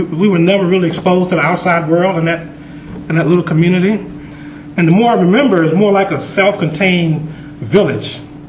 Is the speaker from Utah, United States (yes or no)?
yes; Utah, United States; they discover that I'm from Utah, a Mormon, a Republican, they look at me and say, "This brother's lost his way. Forgot who he is."